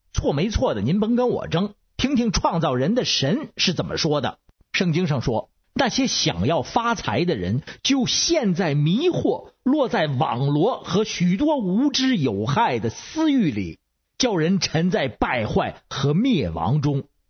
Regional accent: Beijing, China; 我是北京的

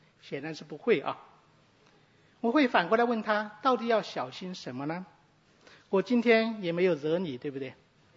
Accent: China; 比如说我们中国人呢喜欢滚烫的热茶，那美国人呢喜欢冰凉的水。

